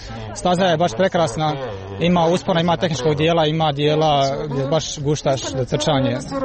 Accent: Croatia; dolazim tu iz Hrvatska preko granice, jako blizu

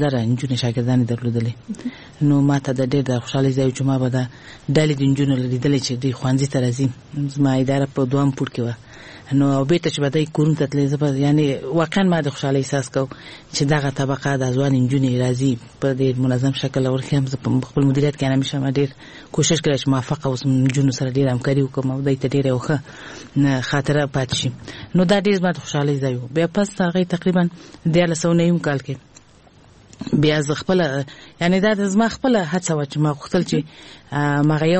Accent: Kabul, Afghanistan; لوی شوی ما ابتدایي ښوونځی ما د کابل په ښار کې چې موږ د کابل ښار نه یو یعنی د ولایت وایم خو دلته زه لوی شوی ما د کابل په ښار کې مې ابتدایي زده کړې کړې دي

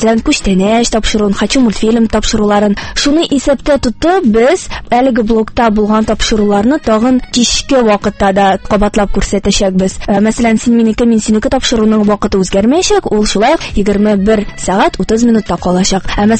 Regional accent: Kazan, Tatarstan, Russia; мин Казаннан, мәркәзебездән, 2-нче татар гимназиясында белем алып чыктым. Аннан соң Казан дәүләт университетының журналистика факультетында белем алып чыктым.

